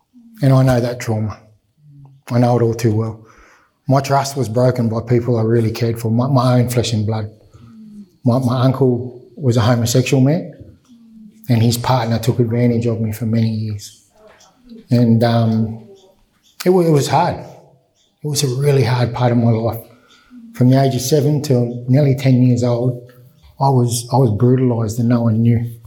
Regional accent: Sydney, New South Wales, Australia; I grew up in Sydney, so Maroubra Beach, if anyone knows it, eastern suburbs, pretty beautiful place. But when I grew up, it wasn't so beautiful. It was Housing Commission 101.

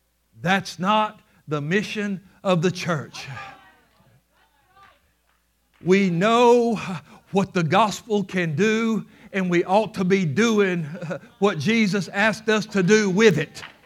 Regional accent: United States; born there; being born an American will not get me into heaven. Being born an American did not get me out of darkness.

